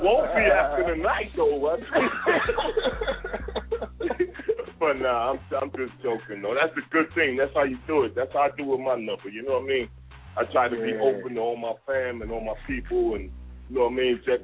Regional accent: New York City, New York, United States; I'm from Grant, by the way. Grant Houses, big up, 125th, Amsterdam. 1315 is in the building. Okay, so I'm from Grant, you know what I mean?

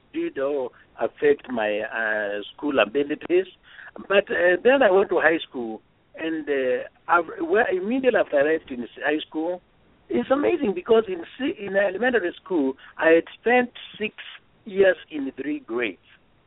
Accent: Kangudo, Kenya; That's Kangudo

